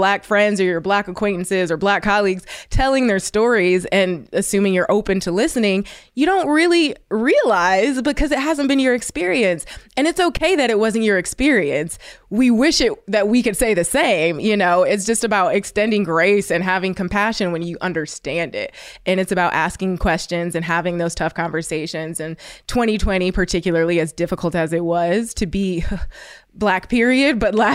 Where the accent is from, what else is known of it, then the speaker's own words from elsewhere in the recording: Ohio, United States; Like, I'm from Ohio, and I went to an all-white school.